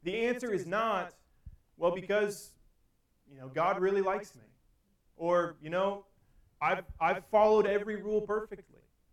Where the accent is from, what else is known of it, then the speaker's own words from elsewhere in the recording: Missouri, United States; now in Howard County, United States; where I grew up in Missouri, winters get a lot of snow.